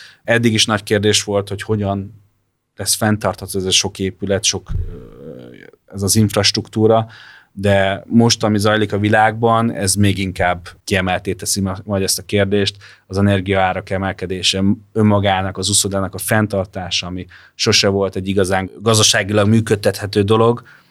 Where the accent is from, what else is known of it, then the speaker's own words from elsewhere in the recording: Hungary; mivel én magyar vagyok, mivel ismertem ezt a közeget